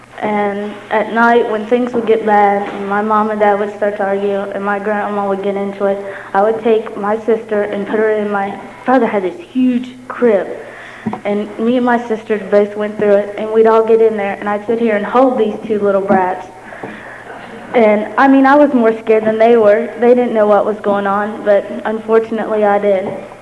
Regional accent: Parkersburg, West Virginia, United States; I was born in Parkersburg. I've lived in Parkersburg all my life. And it's a little town. It's not a little town, but it is a little town.

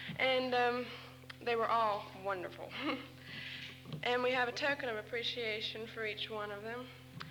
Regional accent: Parkersburg, United States; I'm from Parkersburg.

